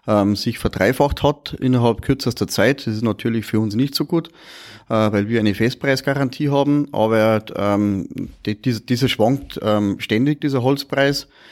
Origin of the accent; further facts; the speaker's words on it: Aich, Bavaria, Germany; Also ich komme aus Aich, das ist in der Gemeinde Bodenkirchen, das ist also ein bisschen ein ländlicher Bereich.